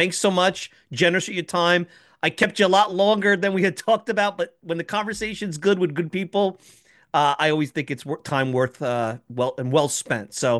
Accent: Brooklyn, New York, United States; I'm a Mets fan, obviously growing up in Brooklyn, and the Mets having ties to both the Dodgers and the Giants.

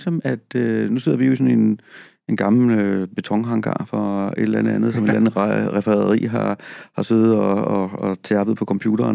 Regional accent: Frederiksværk, Capital Region of Denmark, Denmark; Jeg har også skammet mig over, at jeg var fra Frederiksværk

